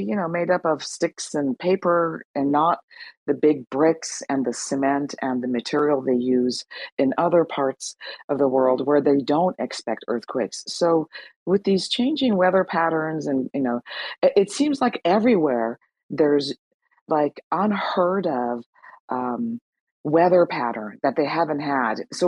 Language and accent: English; California, United States; because I'm from California